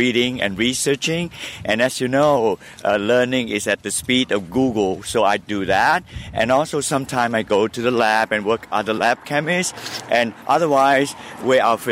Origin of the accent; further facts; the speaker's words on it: Malaysia; now in United States; No, I grew up in Southeast Asia in the country of Malaysia.